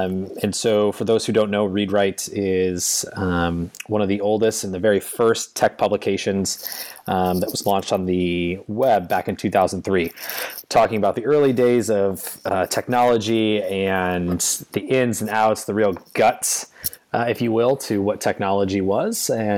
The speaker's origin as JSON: {"language": "English", "region": "Michigan", "country": "United States", "tie": "born or raised there", "said": "I am born and raised in the great state of Michigan in the U.S."}